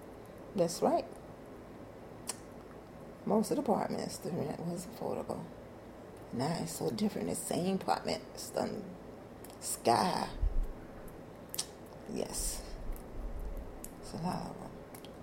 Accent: Florida, United States; also born or lived in Georgia; Well, I am from Florida. I was born in Georgia, and I was raised in Florida.

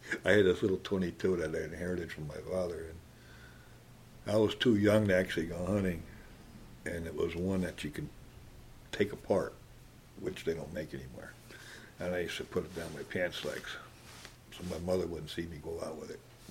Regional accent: Greenport, New York, United States; now in Hudson, United States; Well, I grew up in Greenport. And let's see. I didn't move to Hudson here until maybe 23 years ago.

